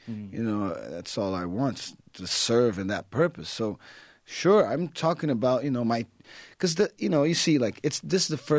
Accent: Rio de Janeiro, Brazil; away from the where I'm from. I'm from Brazil, from Rio

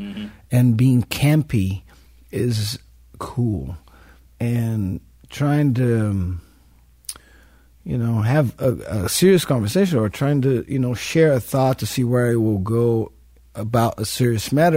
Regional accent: Brazil; moved away as an adult; now in United States; I'm from Brazil, and I moved to the United States slowly because of work with … first and then … all that. It's been 7 years now.

